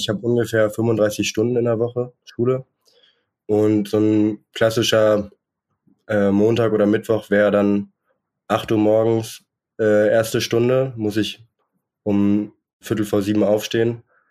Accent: Hanover, Lower Saxony, Germany; Nee, also ich komme aus Hannover

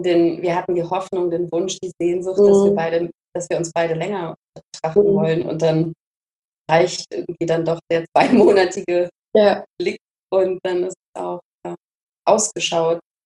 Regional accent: Cologne, North Rhine-Westphalia, Germany; born there; now in Hamburg, Germany; Und bin geboren in Köln.

